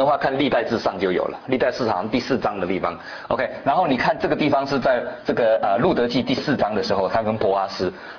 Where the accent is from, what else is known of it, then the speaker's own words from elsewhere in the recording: China; 你知道我们中国人因为这是当时所翻的嘛